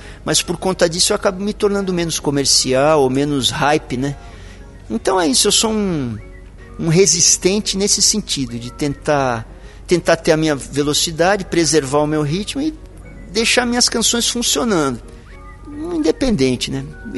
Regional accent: São Paulo, Brazil; Eu sou cria de São Paulo, então motoboys, girassóis, etc e tal.

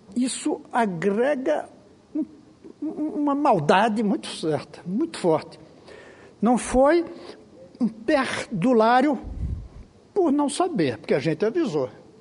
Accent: Brazil; porque somos brasileiros, porque esse é o nosso Brasil

